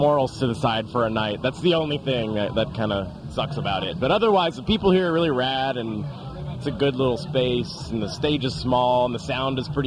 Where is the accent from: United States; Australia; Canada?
United States; McAllen, Texas; I play guitar, and I'm from McAllen, Texas.